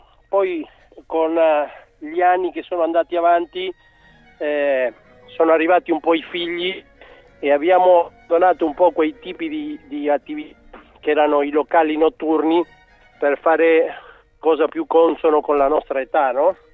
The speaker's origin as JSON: {"language": "Italian", "country": "Argentina", "lives_now": "Italy", "said": "Io la vedo da argentino all'estero, non la vedo da europeo."}